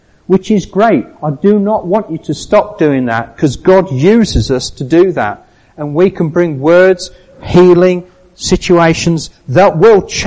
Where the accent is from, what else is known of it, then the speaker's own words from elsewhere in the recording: England, United Kingdom; Or probably a bit more subtle, because obviously I'm English.